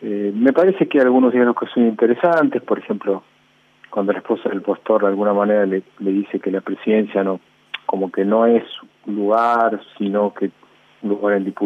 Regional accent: Argentina; por eso lo hablo como argentino.

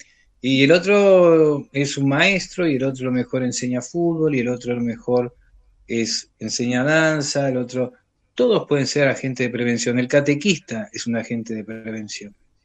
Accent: Pompeya, Buenos Aires, Argentina; una de mis abuelas de Pompeya, no la Virgen de Pompeya, porque somos de ahí

